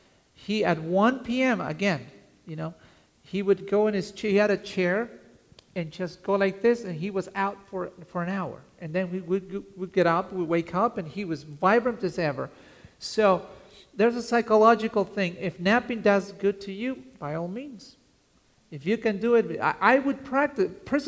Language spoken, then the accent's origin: English; Peru; also born or lived in Italy; now in United States; Like in Italy, I lived in Italy, and when I was growing up in Peru, there's a napping time